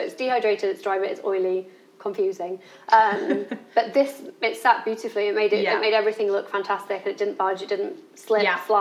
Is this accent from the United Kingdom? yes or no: yes; Doncaster, Yorkshire and the Humber, United Kingdom; And I'm from Doncaster and I don't waste my pennies.